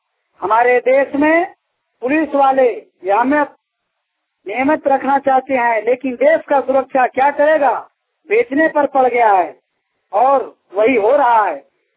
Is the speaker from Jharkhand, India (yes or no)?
yes; Dhanwar, Jharkhand, India; ग्राम कारुडी, post ओरखार, थाना धनवार, जिला गिरिडीह, पंचायत गिरिडीह के रहने वाला हूँ।